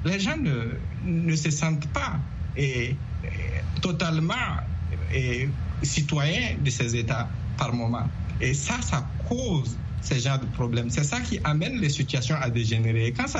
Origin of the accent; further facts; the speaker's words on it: Falagountou, Sahel, Burkina Faso; moi, je viens de la région du Sahel. Je viens de Falagountou, c'est à quelques encablures de Guibo, et je connais très bien toute la zone.